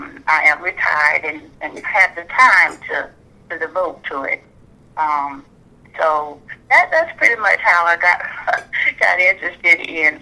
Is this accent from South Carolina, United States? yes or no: yes; South Carolina, United States; now in Washington, United States; Okay, well, I was raised in South Carolina by my mother